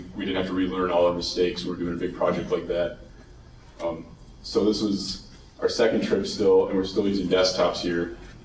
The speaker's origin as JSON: {"language": "English", "town": "Milwaukee", "region": "Wisconsin", "country": "United States", "said": "I'm also from Milwaukee with Garrick."}